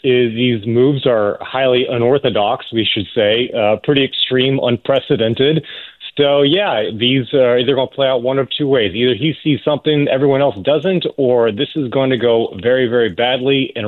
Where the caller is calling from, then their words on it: Washington, District of Columbia, United States; So I'm in Washington, D.C., and we are no strangers to heat and humidity in the middle of summer either.